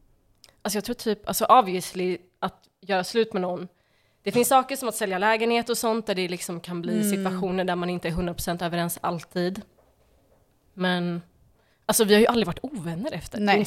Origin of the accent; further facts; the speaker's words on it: Gothenburg, Västra Götaland County, Sweden; born there; Jag är född i Göteborg.